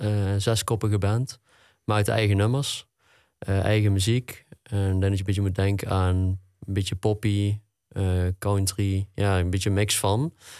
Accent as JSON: {"language": "Dutch", "town": "Esbeek", "region": "North Brabant", "country": "Netherlands", "also_born_or_lived": "Maashees", "said": "Ja, Maashees heb ik gewoond, maar ik kom eigenlijk uit Esbeek."}